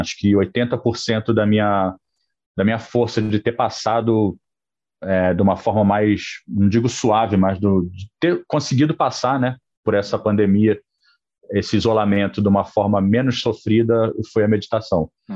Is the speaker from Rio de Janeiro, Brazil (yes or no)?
yes; Petrópolis, Rio de Janeiro, Brazil; sabem que nós somos de Petrópolis